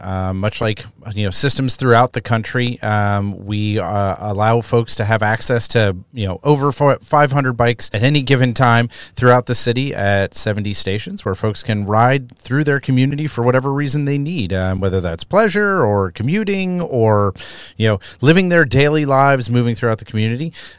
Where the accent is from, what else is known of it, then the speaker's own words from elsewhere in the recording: East Coast, United States; I grew up on the East Coast, and transit is a different animal on the East Coast.